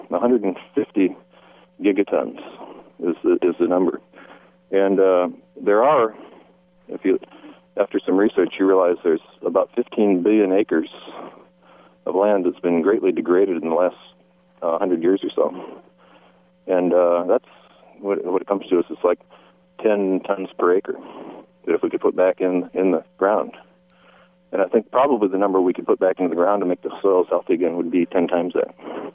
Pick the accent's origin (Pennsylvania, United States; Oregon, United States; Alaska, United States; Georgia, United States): Pennsylvania, United States; I grew up in Pennsylvania, and I was a bird watcher as a kid.